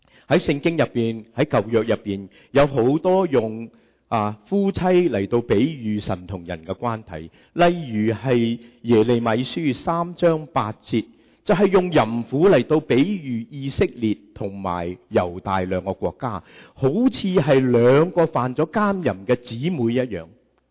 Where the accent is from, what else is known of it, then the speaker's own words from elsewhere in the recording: Guangdong, China; 我们广东人说什么？一脚踏两船，是吧？